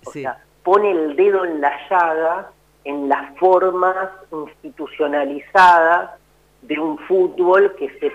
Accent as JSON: {"language": "Spanish", "region": "Buenos Aires", "country": "Argentina", "said": "yo soy un porteño que se enamoró de Estudiantes con el campeonato de 1982. Yo en ese momento era hincha de Atlanta."}